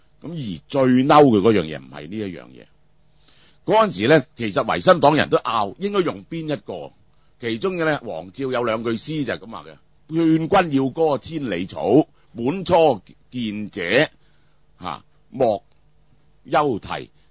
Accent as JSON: {"language": "Cantonese", "country": "China", "said": "我哋中國人咧話一個歷史嘅民族就冇求歷史真相嘅決心"}